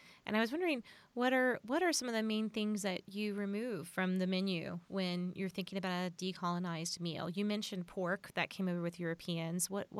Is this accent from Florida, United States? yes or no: yes; Florida, United States; I grew up in South Florida, so there are lots of cattails around.